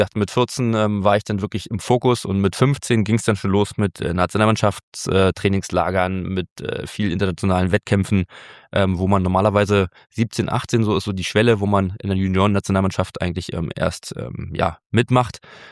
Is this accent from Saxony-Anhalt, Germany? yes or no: no; Spandau, Berlin, Germany; ich bin, wie gesagt, gebürtiger Spandauer und ich bin auch stolz darauf.